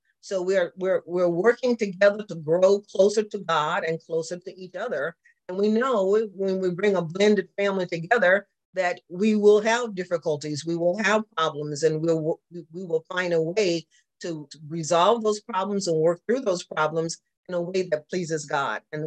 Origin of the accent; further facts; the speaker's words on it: the South, United States; accent: Southern; because my Southern accent comes out